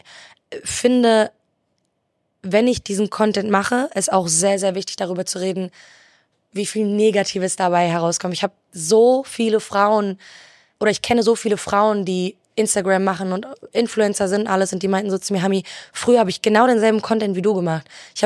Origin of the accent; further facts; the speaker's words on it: Iraq; Ich bin Jesidin, ich komme aus dem Irak, ich bin öffentlich gegen die AfD, ich bin Südländerin, ich bin nicht weiß, ich rede Deutsch, ich rede mit meinem Kanackendeutsch in meinen Videos